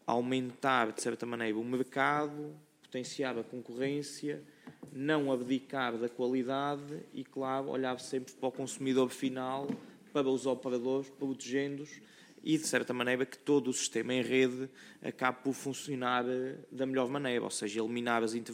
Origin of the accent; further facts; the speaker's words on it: Guarda, Portugal; ir daqui à Guarda de onde eu sou